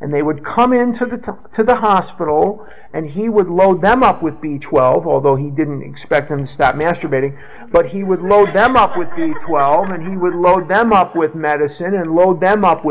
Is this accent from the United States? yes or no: yes; Chicago, Illinois, United States; Benjamin Rush is the namesake for a street in my city, Chicago, that if you visit my city, Chicago, I'm from Chicago, as you know